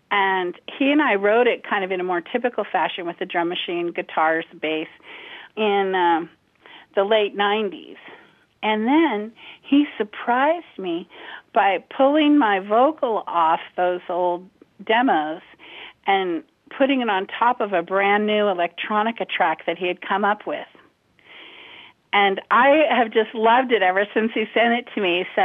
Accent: Fresno, California, United States; about the highway between my hometown, basically, of Fresno, California, and Sacramento.

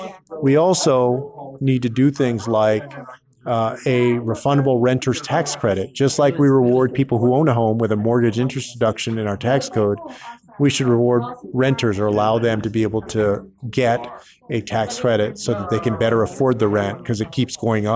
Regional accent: Texas, United States; getting my home state of Texas.

